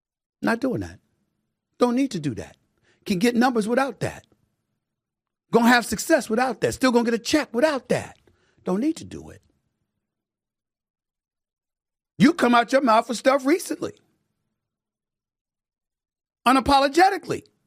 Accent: Hollis, New York, United States; I didn't see anybody get shot and killed when I was growing up in Hollis, Queens in the 70s and 80s.

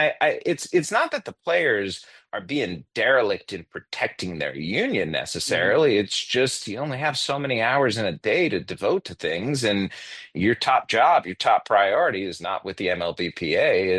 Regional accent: Cleveland, Ohio, United States; now in Kansas City, United States; I'm a Midwest guy, Stephen A. I grew up in Cleveland. I live in Kansas City now.

